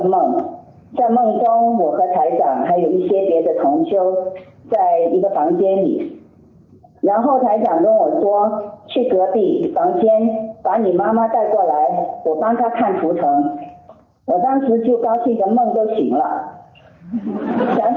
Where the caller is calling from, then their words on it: Brisbane, Queensland, Australia; 我来自布里斯本